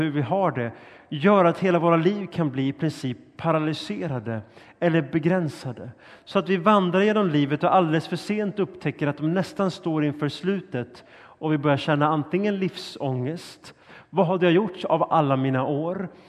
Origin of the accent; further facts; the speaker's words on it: Helsingborg, Skåne, Sweden; Jag var från Helsingborg och var på väg upp till Stockholm